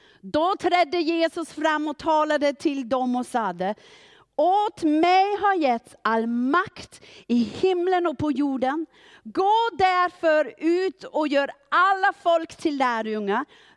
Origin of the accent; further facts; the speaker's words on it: Austria; Swedish is a second language; also born or lived in Vienna; now in Sweden; Ni kanske hör att någonting är lite konstigt i min svenska. Det är att jag har bara bott i Sverige 12 år. Innan dess så bodde jag i mitt hemland i Österrike.